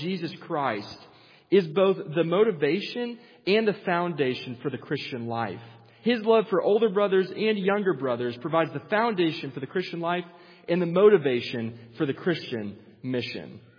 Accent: Illinois, United States

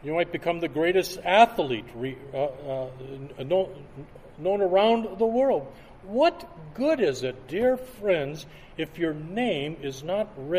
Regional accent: Detroit, Michigan, United States; Just this week, a hero of mine growing up in Detroit, a Detroit Tiger pitcher by the name of Frank Larry, he died just this week.

